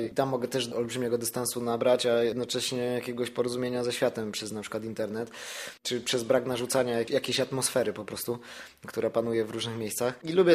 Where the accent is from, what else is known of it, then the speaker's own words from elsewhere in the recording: Lesser Poland, Poland; Ani ja nie z miasta, ani ja nie ze wsi, ani ja z miasteczka. Jestem z Gronicka, nie?